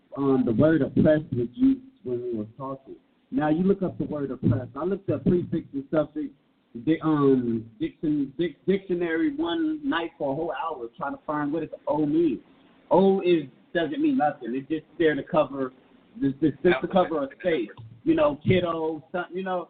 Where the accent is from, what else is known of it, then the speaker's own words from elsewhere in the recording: Riverside, California, United States; I grew up in Riverside. I fought Mexicans, bro, until I came out here.